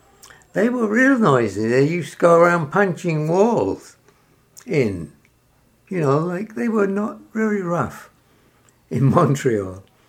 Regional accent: London, United Kingdom; born there; I was born in London. It was the biggest city in those days. So I was a city boy.

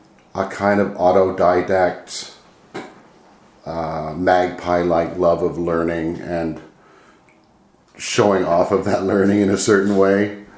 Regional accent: Canada; also born or lived in Nanaimo, British Columbia; I was born in 58. And we grew up in Air Force bases all over Canada.

